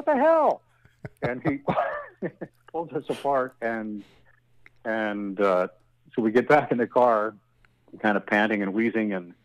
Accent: Montana, United States; it was a unique moment that had to do with growing up in Montana and going to the University of Montana.

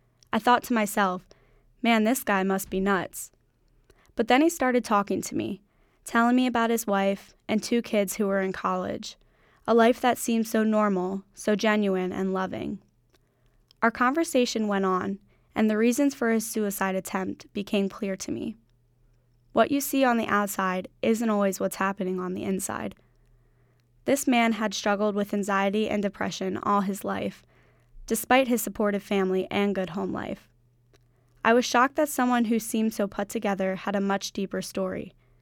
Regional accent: Pennsylvania, United States; I was hired as a patient safety companion at a hospital in Hershey about 45 minutes from my hometown.

